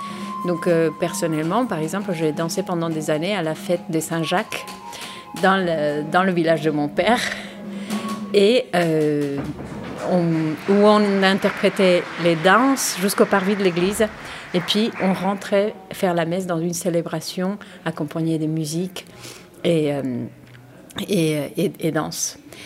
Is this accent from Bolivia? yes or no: yes; Bolivia; mon parcours vient depuis la Bolivie, puisque je suis d'origine bolivienne. Je suis née en Bolivie et j'ai commencé là-bas avec la danse.